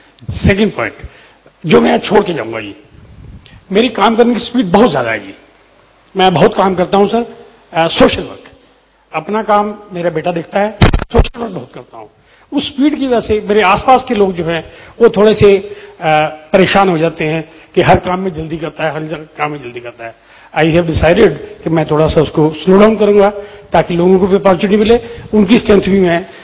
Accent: Faridabad, Haryana, India; मैं फरीदाबाद से आया हूँ।

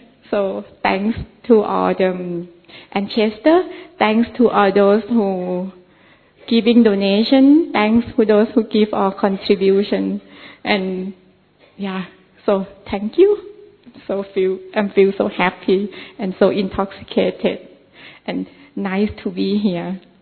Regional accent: Thailand; English is a second language; I'm from Thailand.

